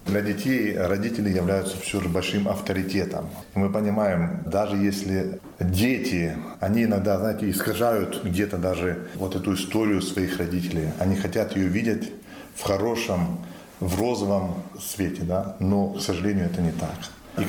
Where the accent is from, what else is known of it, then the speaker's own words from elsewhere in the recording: Germany; никак я немец